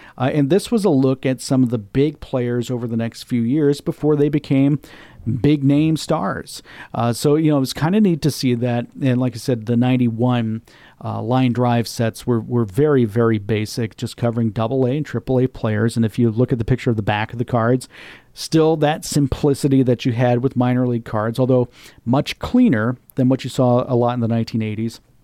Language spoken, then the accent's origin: English; Tampa, Florida, United States; Like I said, growing up in Tampa, I had a lot of minor league teams around me, still do.